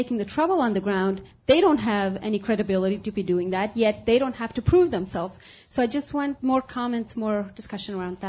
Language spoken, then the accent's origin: English; Afghanistan; I'm from Afghanistan.